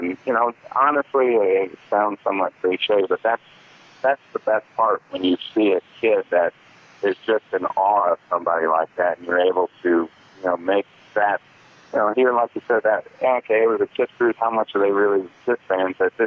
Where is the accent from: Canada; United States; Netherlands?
United States; New Jersey; growing up in New Jersey, I've known the guys from